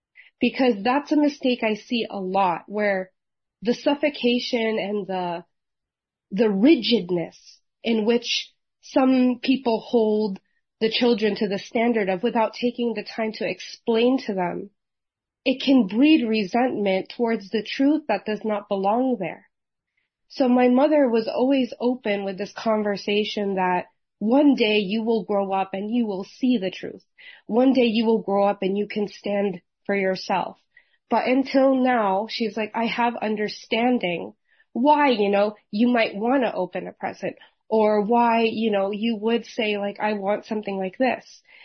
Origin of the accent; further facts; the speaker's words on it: Philippines; And we're not just Catholic, we're Filipino Catholic, which means we're Catholic times 1,000.